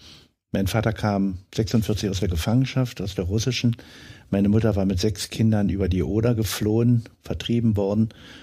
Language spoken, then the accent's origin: German; East Germany, Germany; Ich bin in der DDR aufgewachsen und ich hatte auch wieder das Glück, und das sage ich sehr bewusst so und auch dankbar, dass wir als Katholiken in der Diaspora